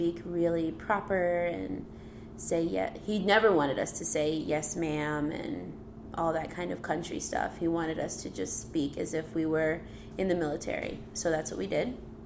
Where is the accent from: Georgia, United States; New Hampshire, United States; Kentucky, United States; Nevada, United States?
Georgia, United States; Albany; I grew up in Albany, Georgia. That is 3 hours south of where we are right now in Atlanta. And that's a very rural area where it's segregated.